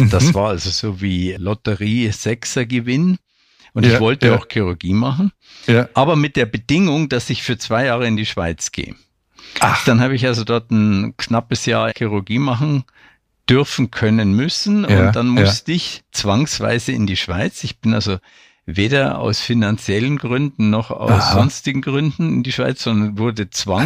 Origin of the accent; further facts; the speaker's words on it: Mühldorf, Bavaria, Germany; also born or lived in Selb; Ich bin in Selb geboren, dann sind meine Eltern nach Mühldorf gezogen. Und dort habe ich Abitur gemacht.